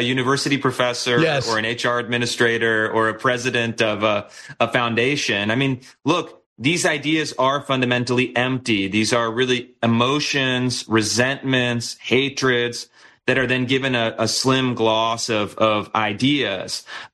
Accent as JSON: {"language": "English", "region": "Washington", "country": "United States", "tie": "born or raised there", "said": "I mean, we've seen this playbook here in my home state of Washington State"}